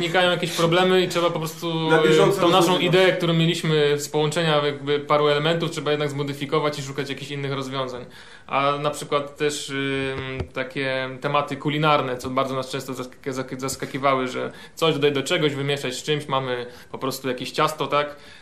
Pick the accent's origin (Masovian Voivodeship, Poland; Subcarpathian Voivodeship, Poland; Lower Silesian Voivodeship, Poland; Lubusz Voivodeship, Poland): Lubusz Voivodeship, Poland; Zielona Góra; Znaczy nie każdy chyba wierzy, że my jesteśmy z Zielonej Góry, tak?